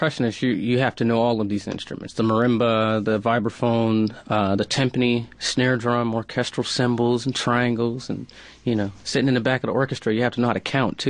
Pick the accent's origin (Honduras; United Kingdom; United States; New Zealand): United States; Albany, New York; I'm from Albany, New York, and I was a very unfocused kid.